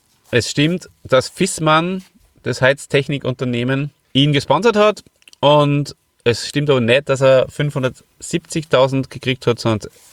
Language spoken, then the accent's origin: German; Hof, Bavaria, Germany; Ich komme ja aus Hof, da hat es ja schon geschnieben.